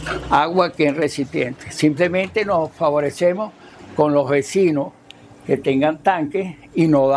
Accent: Venezuela; estamos sobreviviendo, bueno, porque somos venezolanos

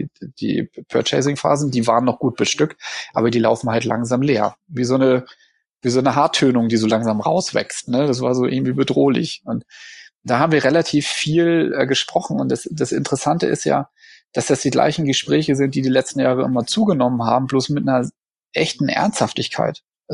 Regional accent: Berlin, Germany; ich komme ja aus Berlin

